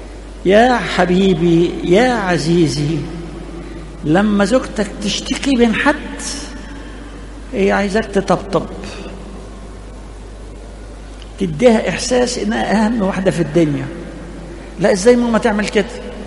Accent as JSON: {"language": "Arabic", "country": "Egypt", "said": "احنا كمصريين محتاجين نتغير في الحته دي شويه."}